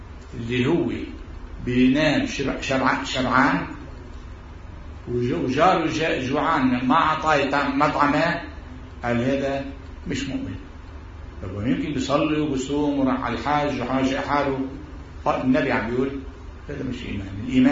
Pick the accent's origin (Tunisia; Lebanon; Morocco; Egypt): Lebanon; عندنا بلبنان